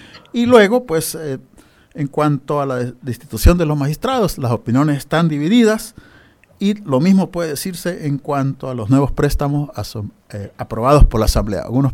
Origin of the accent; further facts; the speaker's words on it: El Salvador; moved away; Es como una salvadoreña en el exterior.